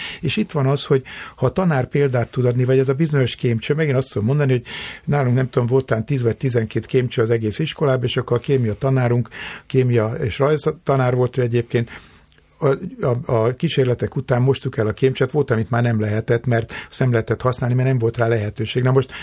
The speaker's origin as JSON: {"language": "Hungarian", "town": "Törökkoppány", "region": "Somogy", "country": "Hungary", "tie": "born or raised there", "said": "én egy kis településen Törökkoppányban születtem, ott jártam általános iskolába, az alsó tagozat osztatlan volt"}